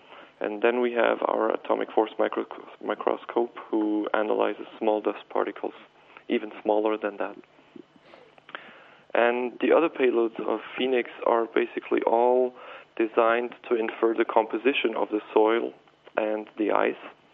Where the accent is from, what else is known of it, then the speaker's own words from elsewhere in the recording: Neuchâtel, Switzerland; Okay, I'm from Neuchâtel here in Switzerland